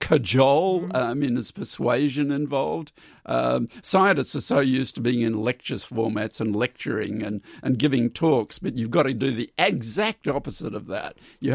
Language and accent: English; Australia; now in Memphis, United States; So I'm living in Memphis. I'm still an Australian citizen.